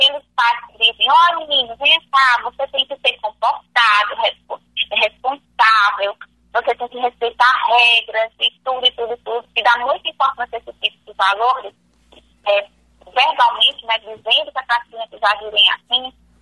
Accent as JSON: {"language": "Portuguese", "region": "Paraíba", "country": "Brazil", "lives_now": "Mato Grosso do Sul, Brazil", "said": "Eu não sou aqui da região, eu venho do Nordeste, do estado da Paraíba. E quando eu cheguei aqui, no Mato Grosso do Sul"}